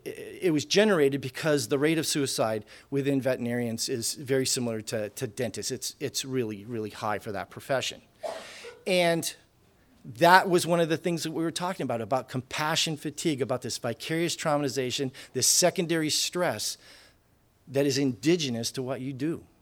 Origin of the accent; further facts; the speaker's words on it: Maine, United States; I'm from Aroostook County. We used to say burdocks, but a lot of people didn't know what that was.